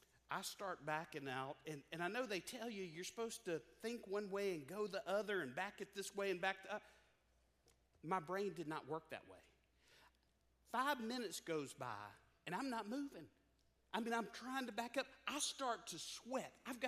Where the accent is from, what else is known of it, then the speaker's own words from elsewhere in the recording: Mobile, Alabama, United States; I grew up in Mobile, Alabama. And in Mobile, I loved being in Mobile